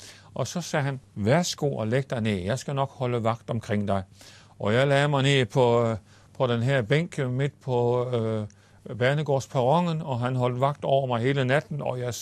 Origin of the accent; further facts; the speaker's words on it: Lundum, Central Denmark Region, Denmark; i min hjemby, så var jeg bare landmandssønnen fra Lundum Hede